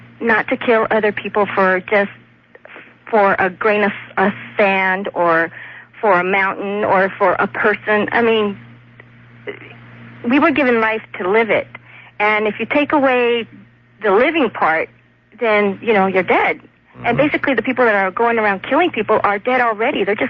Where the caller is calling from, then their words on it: Long Beach, California, United States; I'm on the west. … I'm calling from Long Beach.